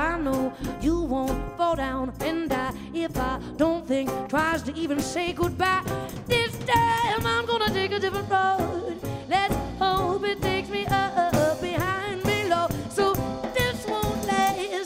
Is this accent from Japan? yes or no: no; Minnesota, United States; So once again, we come from Minnesota.